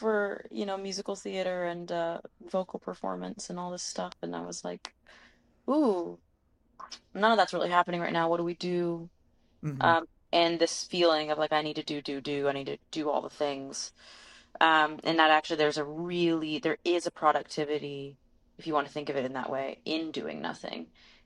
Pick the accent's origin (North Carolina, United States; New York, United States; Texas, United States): Texas, United States; Dallas; now in Los Angeles, United States; I'm originally from Dallas, Texas. I grew up in Texas. Yeah. Different vibes.